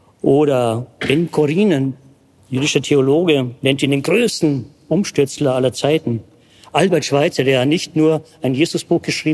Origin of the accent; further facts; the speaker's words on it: Bavaria, Germany; vielleicht merken Sie es auch von meiner Sprache, ich komme aus Bayern. Bin aufgewachsen in einem Dorf, an einem kleinen Ort in Niederbayern. Es wird schon sehr speziell. In der Nähe von Altötting.